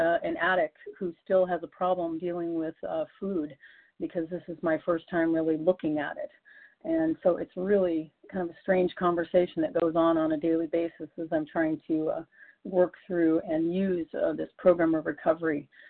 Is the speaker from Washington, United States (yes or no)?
yes; Seattle, Washington, United States; I'm from Seattle, Washington